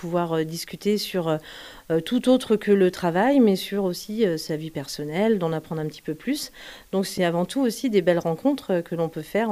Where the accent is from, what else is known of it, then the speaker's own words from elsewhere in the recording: Cerizay, Nouvelle-Aquitaine, France; moi, je suis de Cerizay et la personne que je devais récupérer donc était de Cerizay.